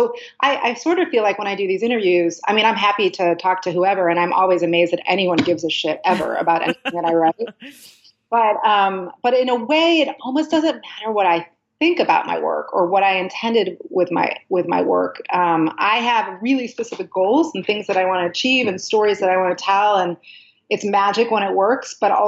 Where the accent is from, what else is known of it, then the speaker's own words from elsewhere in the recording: Chicago, Illinois, United States; I was born and raised in Chicago